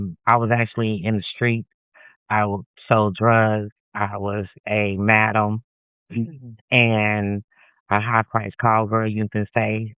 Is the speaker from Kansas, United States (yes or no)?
yes; Kansas, United States; I'm originally from Kansas. I travel a lot, and so I lived in probably almost 25 states of the USA